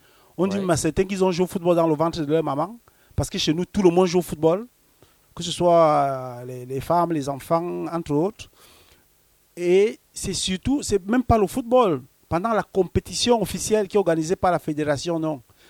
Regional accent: Cameroon; ça c'est un souvenir très très marquant par rapport à mon passage, mon enfance au Cameroun

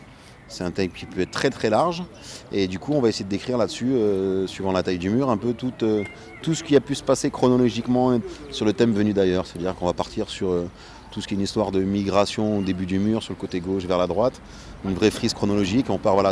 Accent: Guéret, Nouvelle-Aquitaine, France; je fais partie de l'association Multifacette qui est localisée sur Limoges, on est tous originaires de Guéret

